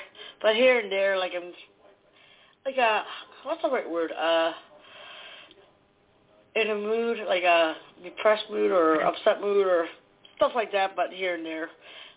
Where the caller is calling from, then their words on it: New Jersey, United States; I'm from New Jersey.